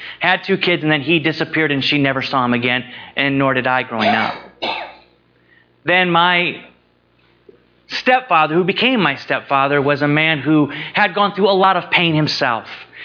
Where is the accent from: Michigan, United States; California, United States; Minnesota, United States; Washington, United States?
Minnesota, United States; also born or lived in South Dakota; Now, I grew up in Minnesota and South Dakota.